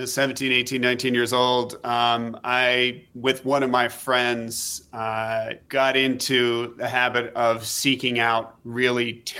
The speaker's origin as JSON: {"language": "English", "region": "West Virginia", "country": "United States", "tie": "born or raised there", "said": "I grew up in a small town in West Virginia, a very rural part of Appalachia, coal mining area."}